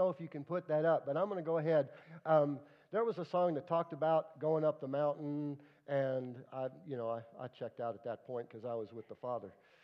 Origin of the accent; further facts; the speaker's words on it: California, United States; also born or lived in Texas; I am from California, but I did live in Texas.